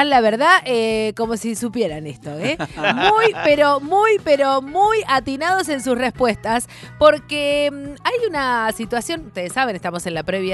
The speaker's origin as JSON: {"language": "Spanish", "country": "Argentina"}